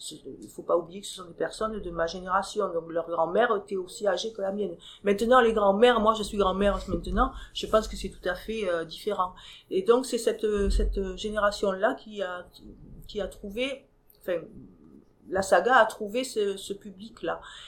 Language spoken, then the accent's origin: French; South-West France, France; Je suis originaire du Sud-Ouest, peut-être que vous l'avez entendu en mon accent.